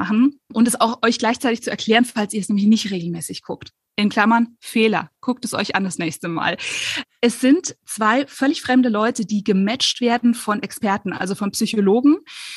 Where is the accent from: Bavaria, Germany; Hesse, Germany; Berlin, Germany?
Bavaria, Germany; Landshut; Landshut ist ja auch meine Heimatstadt. Ich liebe, liebe, liebe diese Stadt.